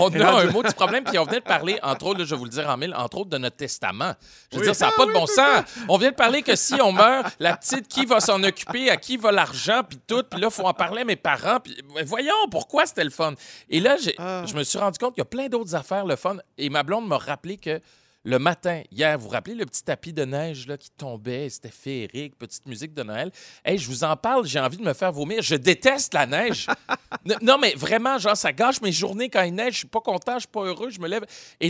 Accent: Montreal, Quebec, Canada; Je suis vraiment un gars de Montréal. Je suis parti de Montréal. Je suis revenu parce que je me suis rendu compte à quel point la ville, c'était chez nous.

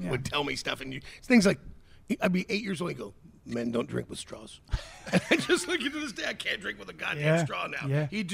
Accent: Olathe, Kansas, United States; So we grew up white trash in Olathe, Kansas.

